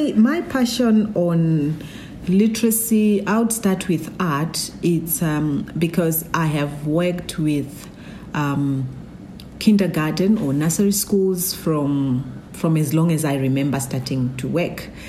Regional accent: Zimbabwe; now in Malawi; I'm from Zimbabwe, but I married a Malawian, and I stay in Malawi. I live here in Malawi.

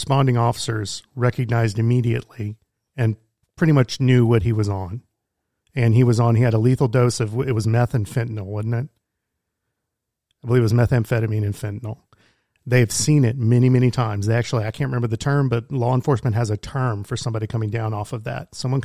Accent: Garland, Texas, United States; Connor, put in chat where in Texas. I grew up in the Garland area. I was in the Richardson Independent School District

